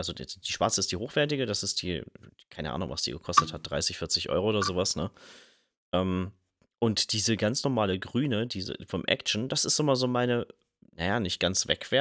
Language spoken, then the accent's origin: German; Germany; Wir sind Deutsche, oder?